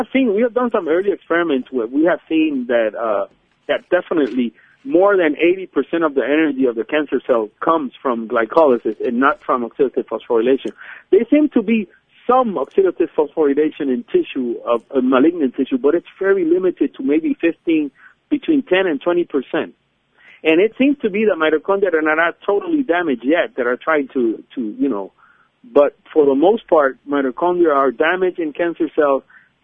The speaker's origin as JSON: {"language": "English", "town": "Ponce", "country": "Puerto Rico", "said": "And here in Ponce, it's very known because of canepas, where I'm originally from Ponce, so that's where the canepas are."}